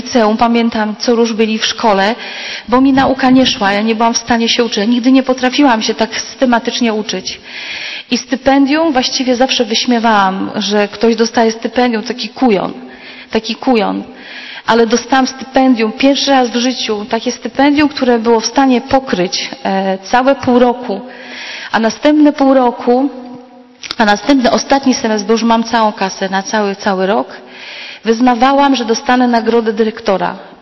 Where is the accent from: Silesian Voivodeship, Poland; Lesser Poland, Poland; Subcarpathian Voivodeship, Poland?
Silesian Voivodeship, Poland; pochodzę z Górnego Śląska